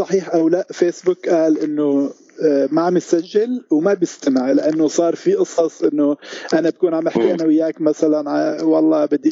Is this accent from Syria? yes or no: yes; Syria; نحن كسوريين عايشين جزء كبير من حياتنا يعني ضمن فضاء الإنترنت